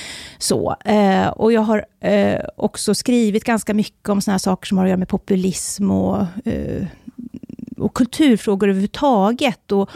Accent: Borlänge, Dalarna County, Sweden; also born or lived in Uppsala / Stockholm; Jag har ju bott länge i Uppsala, jag har bott lite i Stockholm också, men jag är ju från Borlänge, så jag är ju från den här delen, det närmaste nu Sverige kommer ett rostbälte.

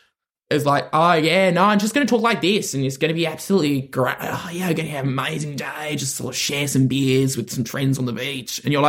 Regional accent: London, United Kingdom; now in United States?; I never felt like an English person, really. I'm from London, and I would always be like, I'm from London.

